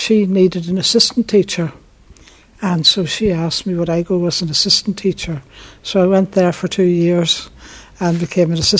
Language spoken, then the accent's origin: English; Ulster, Ireland; Crude Hill, County Cavan.